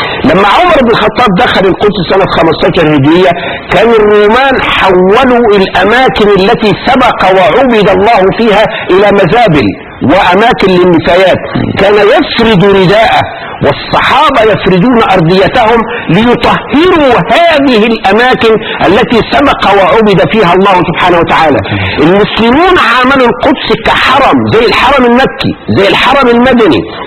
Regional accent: Egypt; وطبع في المجلس الأعلى للثقافة في مصر عندنا في مصر سنة 2000.

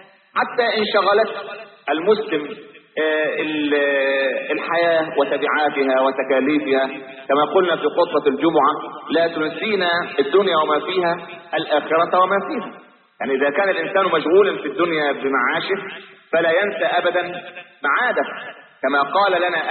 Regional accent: Egypt; لكن إحنا كمصريين معتبرين العيش هو ده الايه

